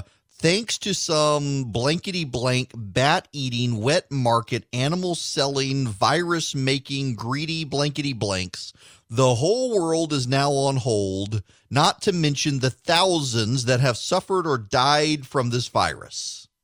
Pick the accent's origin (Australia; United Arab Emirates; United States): United Arab Emirates; Dubai; Now, granted, I grew up in Dubai, but we would come home during the summer.